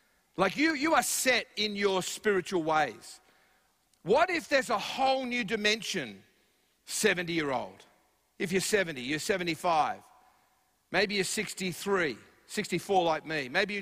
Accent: Australia; I'm Australian, that's my excuse.

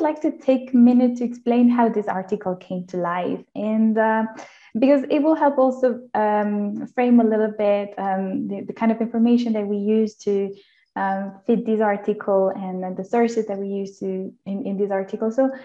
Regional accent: Ecuador; So I'm Ecuadorian and I'm based in Quito right now.

